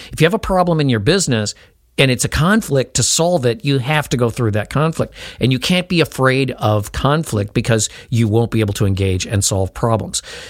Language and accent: English; Chicago, Illinois, United States; I worked in New York City, I came from Chicago.